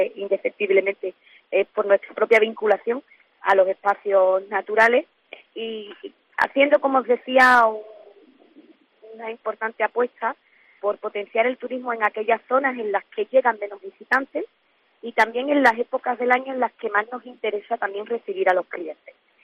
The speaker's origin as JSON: {"language": "Spanish", "region": "Andalusia", "country": "Spain", "said": "quienes somos de Cádiz"}